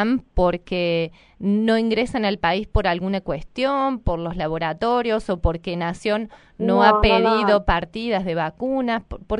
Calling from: San Francisco, Córdoba, Argentina; de San Francisco, en Córdoba.

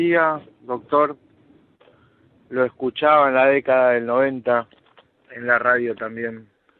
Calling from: Monte Grande, Buenos Aires Province, Argentina; de Montegrande.

